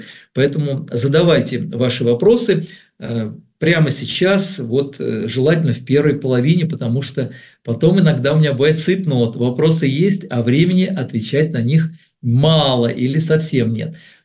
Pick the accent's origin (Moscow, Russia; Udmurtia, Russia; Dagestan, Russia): Moscow, Russia; допустим, я москвич, вот такой коренной